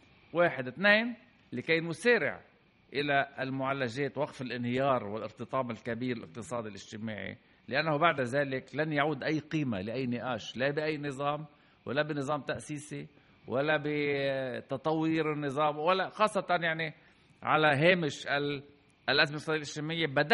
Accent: Lebanon; عندنا بلبنان الآن دولة مدنية بشكل أو بآخر

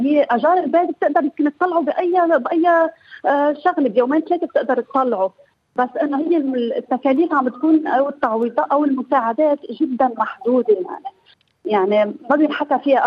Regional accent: Mays al-Jabal, Nabatieh Governorate, Lebanon; أنا بالجنوب، ميس الجبل، المنطقة المتاخمة للحدود الفلسطينية.

